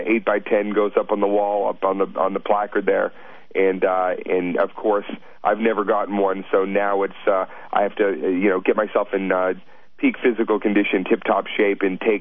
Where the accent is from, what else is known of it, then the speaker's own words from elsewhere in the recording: Boston, Massachusetts, United States; Boston, Massachusetts. That's my hometown, and I'm at home.